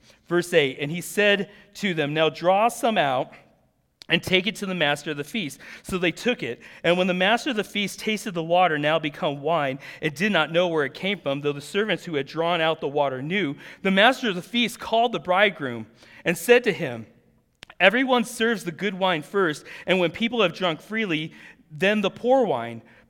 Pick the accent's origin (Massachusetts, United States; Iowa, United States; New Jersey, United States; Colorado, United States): Colorado, United States; even though I grew up in Colorado